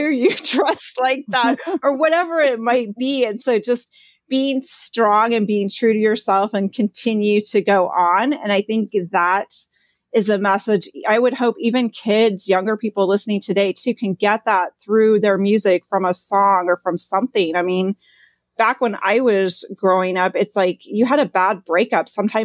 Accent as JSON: {"language": "English", "town": "Ames", "region": "Iowa", "country": "United States", "tie": "born or raised there", "said": "And growing up in Ames was a great place in a way because it is a college town."}